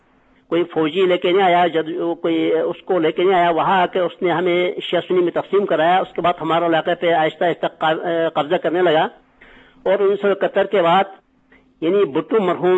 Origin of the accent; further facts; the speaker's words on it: Gilgit, Gilgit-Baltistan, Pakistan; first language Gilgiti; Urdu is a second language; اس لیے مجبوراً مجھے اردو میں آپ سے بات کرنی پڑ رہی ہے, اور میری اپنی مادری زبان بھی اردو نہیں ہے, گلگتی ہے. گلگت میں بھی چار پانچ جو زبانیں ہیں ان میں سے ایک زبان ہے